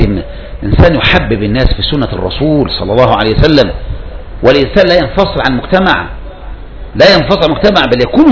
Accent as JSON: {"language": "Arabic", "country": "Egypt", "said": "بالذات احنا كالمصريين، احنا مصريين عاطفين على الاخر"}